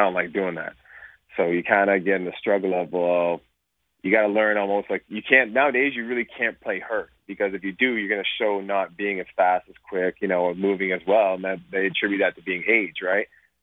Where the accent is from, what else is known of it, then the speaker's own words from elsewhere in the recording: Canada; they told me, in BC for like 20-something years as a Canadian.